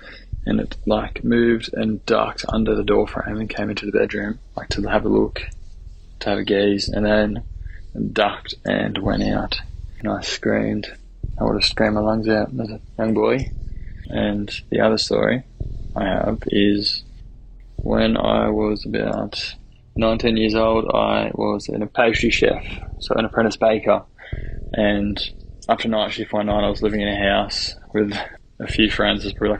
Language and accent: English; Australia; I'm from Australia.